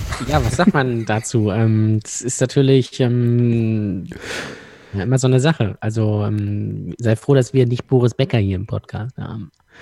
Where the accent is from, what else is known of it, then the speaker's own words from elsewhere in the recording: Germany; Wir sind ja Deutsche.